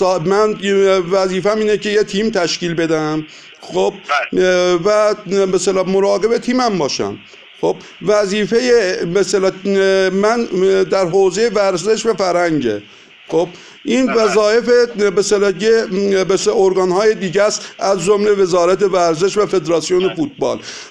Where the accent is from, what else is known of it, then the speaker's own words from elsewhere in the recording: Iran; ما هم ایرانی هستیم.